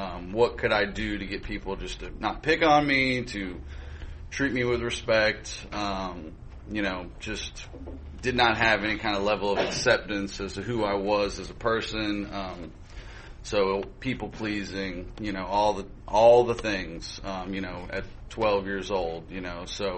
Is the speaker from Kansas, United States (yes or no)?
no; Chicago, Illinois, United States; born there; But as soon as they figured out I was born in Chicago, and that persisted.